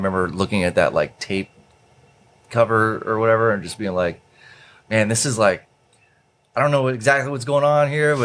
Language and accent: English; Kennesaw, Georgia, United States; also born or lived in Long Island, New York; Yeah, I was born in New York. And there was a hurricane in 1985, like that fall. And my parents were like, let's move to Georgia from Long Island, New York. So there was this little town in metro Atlanta, Kennesaw.